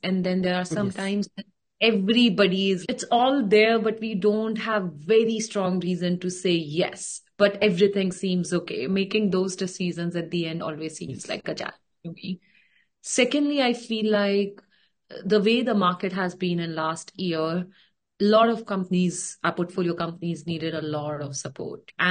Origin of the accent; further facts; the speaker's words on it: India; I've never experienced growing up in India, right?